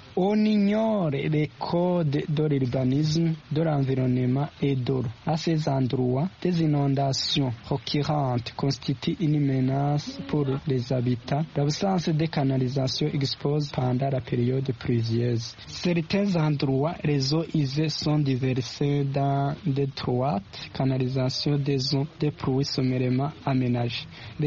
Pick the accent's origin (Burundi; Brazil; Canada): Burundi; Chez nous au Burundi, c'est vraiment compliqué.